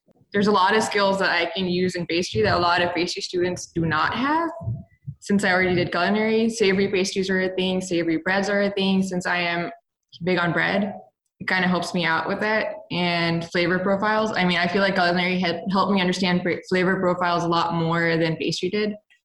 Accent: Lahore, Punjab, Pakistan; now in Houston, United States; I'm 24 years old. I currently live in Houston, Texas, but I am from Lahore, Pakistan.

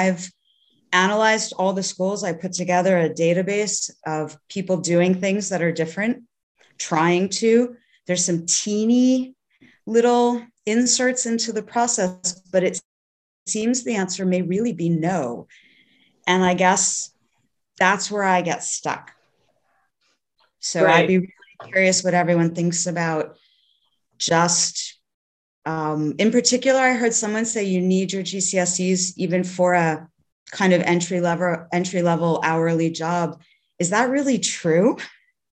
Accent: New York City, New York, United States; So as you might tell from my voice, and I put it in the chat, I moved here from New York City during COVID.

